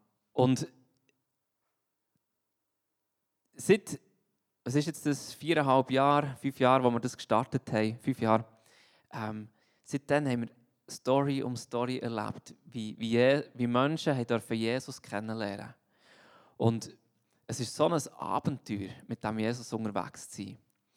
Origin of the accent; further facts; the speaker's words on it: Thun, Bern, Switzerland; bin in Thun aufgewachsen, im Berner Oberland, haben wir auch ganz viele Berge.